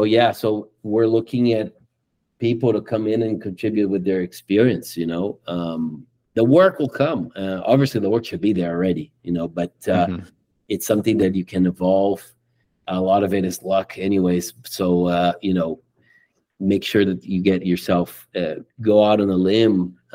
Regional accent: Brazil; English is a second language; moved away as an adult; now in Miami, United States; it did come as a surprise to me when I moved here from Brazil, because Brazilians, all we want to do is go to Disney, you know.

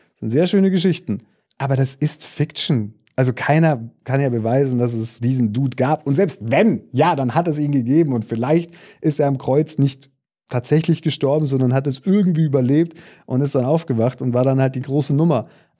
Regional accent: East Germany, Germany; weil bei uns im Osten ist das immer so, das hat das immer so eine Glasur obendrauf

